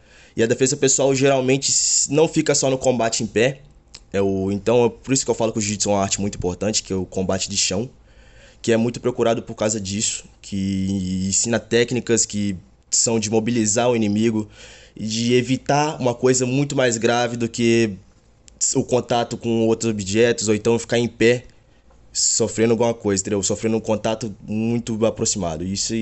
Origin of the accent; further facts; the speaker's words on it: Nanuque, Minas Gerais, Brazil; born there; Não, eu sou nascido em Nanuque, mas morei a maior parte da minha vida dentro da zona de Mucuri.